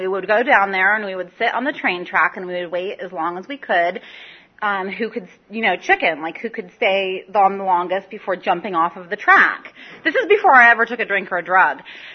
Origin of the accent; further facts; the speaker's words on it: San Diego, California, United States; also born or lived in Escondido; I too am from San Diego. I was born and raised in San Diego